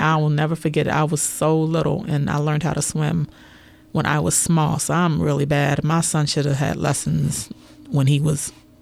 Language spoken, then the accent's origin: English; Columbia, United States; I can tell you that I grew up here in Columbia and I lived at the pool in the summertime.